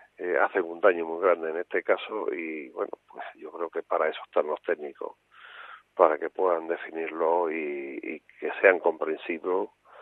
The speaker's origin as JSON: {"language": "Spanish", "country": "Spain", "said": "Yo creo que los españoles sabemos estar a la altura siempre"}